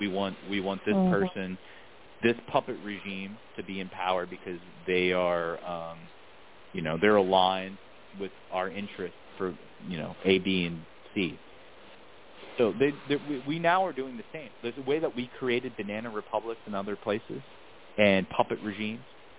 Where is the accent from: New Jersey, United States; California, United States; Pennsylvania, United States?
Pennsylvania, United States; Pittsburgh; You know, so I grew up in Pittsburgh